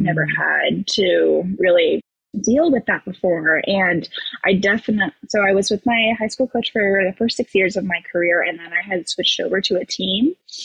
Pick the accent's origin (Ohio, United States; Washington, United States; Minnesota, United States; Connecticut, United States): Washington, United States; Camas; Yeah, so I grew up in Southwest Washington. It's about 15 minutes outside of Portland.